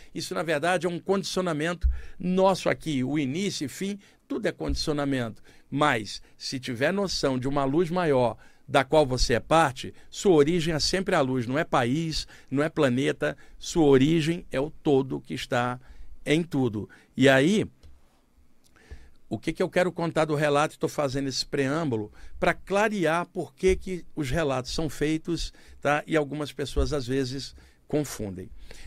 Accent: Rio de Janeiro, Brazil; eu tenho família, a minha família vem uma parte de Portugal, por exemplo, né? Cresci no Rio de Janeiro.

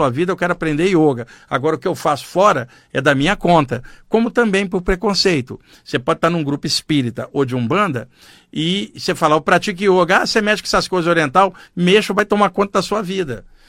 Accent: Rio de Janeiro, Brazil; now in São Paulo, Brazil; Eu, como cresci no Rio de Janeiro, tá? E tendo a área marítima ali muito legal, quando eu vim para São Paulo

